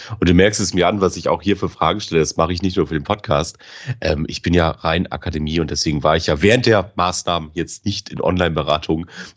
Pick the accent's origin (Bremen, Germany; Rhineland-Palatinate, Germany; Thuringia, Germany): Bremen, Germany; ich komme ja aus Bremen